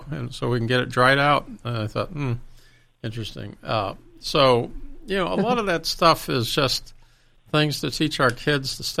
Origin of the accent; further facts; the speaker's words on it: North Carolina, United States; And I grew up in the South. And North Carolina